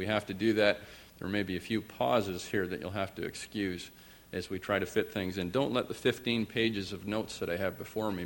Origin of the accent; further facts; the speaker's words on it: Owen Sound, Ontario, Canada; I think back to my days of growing up in the Alliance Church in Owen Sound and how our pastor would almost weekly talk about our great prayer warriors.